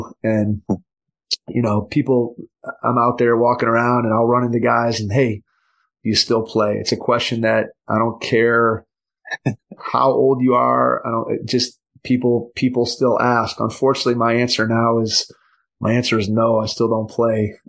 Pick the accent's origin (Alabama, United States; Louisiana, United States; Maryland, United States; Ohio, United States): Ohio, United States; Cleveland; and I'm from Cleveland, Ohio, so I was a Cavs fan